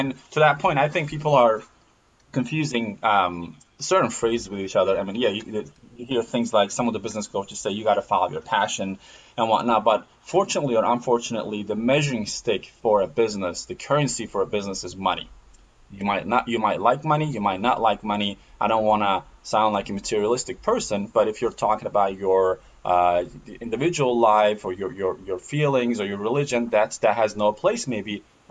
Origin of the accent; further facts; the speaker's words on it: Turkey; What happened is I'm originally from Turkey.